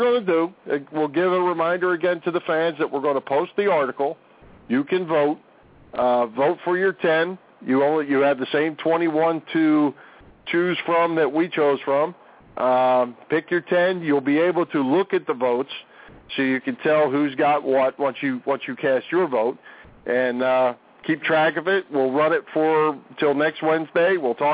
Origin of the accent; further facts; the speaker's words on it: Collingdale, Pennsylvania, United States; Back in my hometown of Collingdale, Pennsylvania, at the Collingdale Swim Club, where we used to all hang out